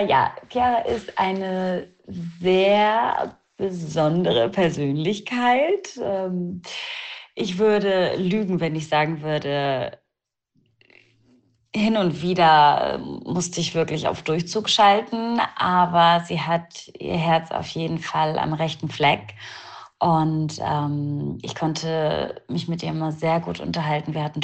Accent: Hamburg, Germany; weil ich wirklich sehr an meiner Heimatstadt Hamburg hänge

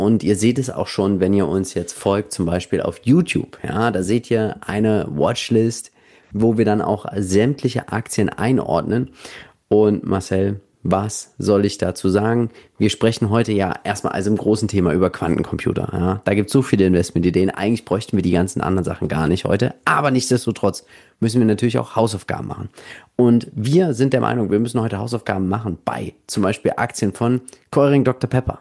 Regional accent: Hannover, Lower Saxony, Germany; Ja, ich bin ja in Hannover aufgewachsen und auch dort geboren.

